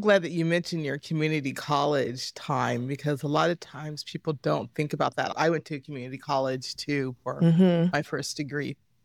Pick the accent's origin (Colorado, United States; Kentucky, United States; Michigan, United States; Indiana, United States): Colorado, United States; Denver; And then also you're in Colorado and Denver, my hometown where I was born and still have family living in the metro area. So I was like, a Coloradoan.